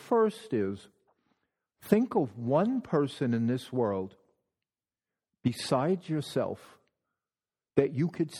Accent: New York City, New York, United States; I mean, I'm a New Yorker, so there's an edge.

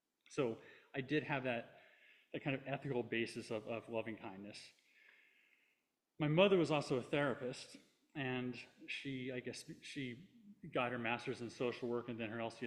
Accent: Maryland, United States; moved away as an adult; also born or lived in Washington, D.C. / Northern Virginia; So I was born in 1970 in Washington, D.C. I grew up in the suburbs of Maryland outside of D.C., Baltimore, in Northern Virginia. I moved out to California and to the San Francisco Bay Area in 1991 when I was 21.

